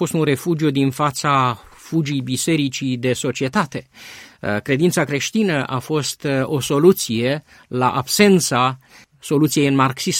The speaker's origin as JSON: {"language": "Romanian", "country": "Romania", "said": "Sunt român, am 50 de ani"}